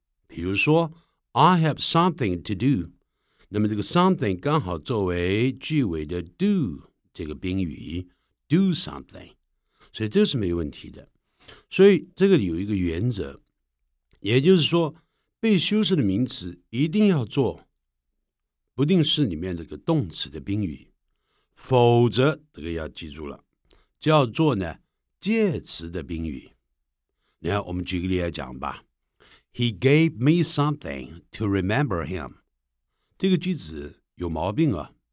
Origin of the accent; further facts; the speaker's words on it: China; 我们中国人常常对这个 on O-N 的发音呢、啊、通常会发成 on 啊